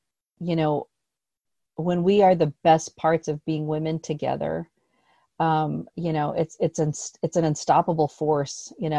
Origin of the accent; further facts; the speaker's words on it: Philippines; And I'm Filipino. I'm a first generation Filipino immigrant.